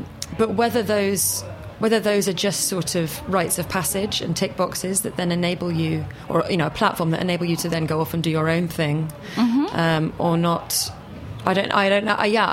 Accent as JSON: {"language": "English", "country": "United Kingdom", "said": "As a Brit"}